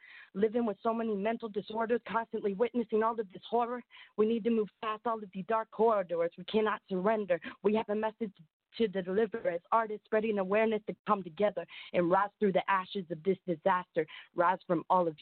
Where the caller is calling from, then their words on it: Ottawa, Ontario, Canada; calling from Ottawa, Ontario.